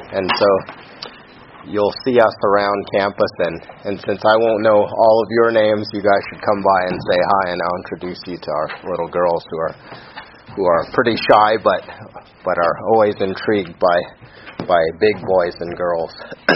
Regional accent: Seattle, Washington, United States; now in New York City, United States; I come from New York City. We're living there with our family now. Originally, I'm from Seattle.

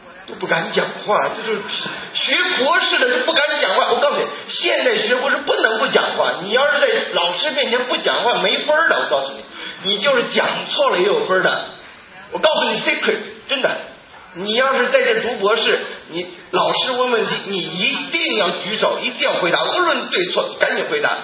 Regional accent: China; 我们中国人很聪明啊

